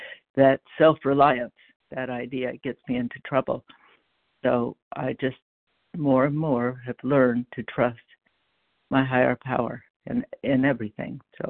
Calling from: Vermont, United States; I'm in Vermont.

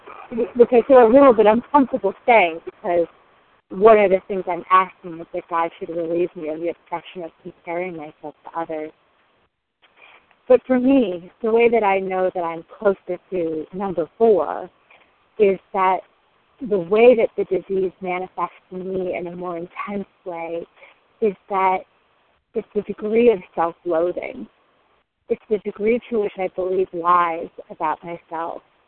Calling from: Denver, Colorado, United States; I'm calling from Denver, Colorado, and I'm a recovered compulsive overeater.

